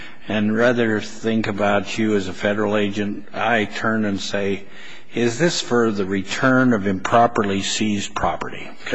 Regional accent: Idaho, United States; I said Swaver, but I'm from Idaho, so I don't know.

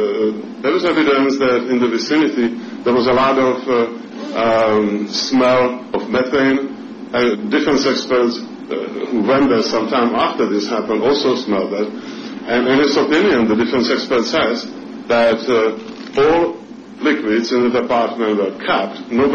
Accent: Salem, Oregon, United States; I'm from Salem, Oregon.

